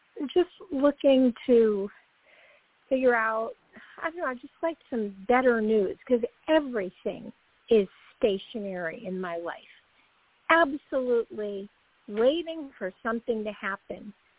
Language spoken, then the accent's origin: English; Connecticut, United States; I'm from Connecticut.